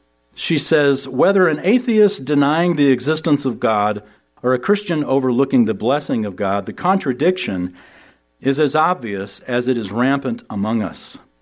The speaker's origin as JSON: {"language": "English", "town": "San Antonio", "region": "Texas", "country": "United States", "tie": "born or raised there", "said": "Well, I grew up in San Antonio"}